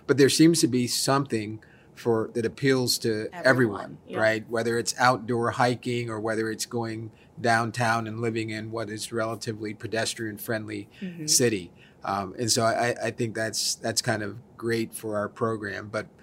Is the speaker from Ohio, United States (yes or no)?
yes; Ohio, United States; I grew up in Ohio